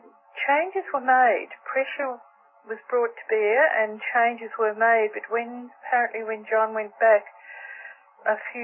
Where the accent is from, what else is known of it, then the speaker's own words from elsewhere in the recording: Australia; I'm not an American, but in Australia